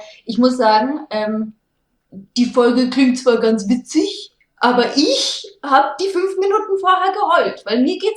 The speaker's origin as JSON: {"language": "German", "town": "Würzburg", "region": "Bavaria", "country": "Germany", "said": "mitten in der Innenstadt bei uns in Würzburg."}